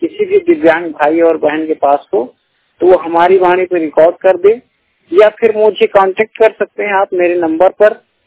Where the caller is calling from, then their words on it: Jamo, Uttar Pradesh, India; मुझे जामो ब्लॉक से मैं बात कर रहा हूँ